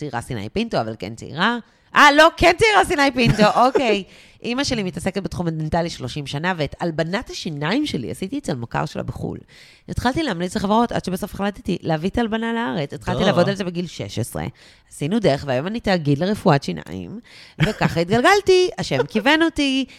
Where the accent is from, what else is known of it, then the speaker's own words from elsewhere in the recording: Ashkelon, Southern District, Israel; הכרתי אותו עוד כילד, ששנינו גדלנו באשקלון.